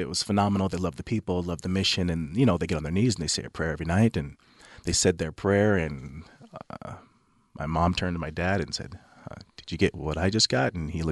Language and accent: English; Las Vegas, Nevada, United States; Yeah. So we were raised in Las Vegas.